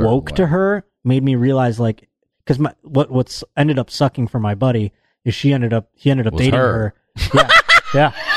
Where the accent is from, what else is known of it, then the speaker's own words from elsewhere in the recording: Buffalo, New York, United States; And then I'm going to be in my hometown of Buffalo, New York